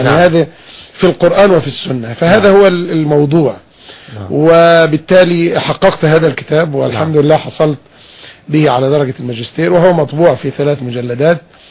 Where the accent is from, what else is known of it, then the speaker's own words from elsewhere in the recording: Dakahlia, Egypt; born there; أنا من مواليد محافظة الدقهلية.